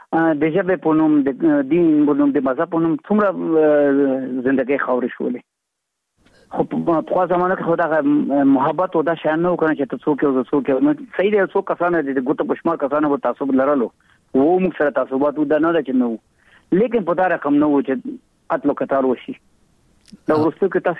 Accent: Afghanistan; موږ د افغانستان افغانان یو، موږ ته افغانستان خپل وطن ده.

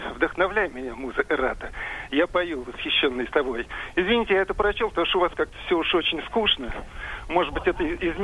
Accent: Moscow, Russia; Я из Москвы.

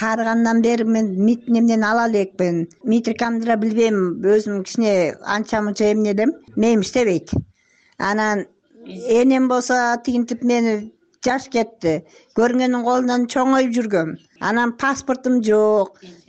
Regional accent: Kazakhstan; now in Karaulak, Kyrgyzstan; Кыргызстанда жашайм өзүм. 83 жылдан бери келгем. Өзүм казакмын. Кемин району Караулак айылында жашайм.

